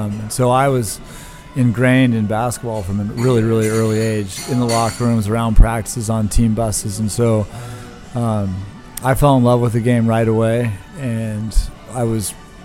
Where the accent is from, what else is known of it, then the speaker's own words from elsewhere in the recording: Long Beach, California, United States; Well, this is going to age me, but I grew up in Long Beach, as you said, and so the Lakers were the team that I watched